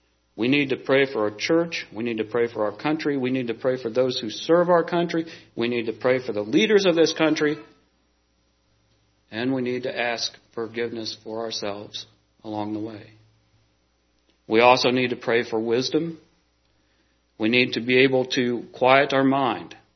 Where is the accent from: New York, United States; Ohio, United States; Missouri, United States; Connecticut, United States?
Missouri, United States; I grew up down in South Central Missouri where the water was clear, even if you turned over stones.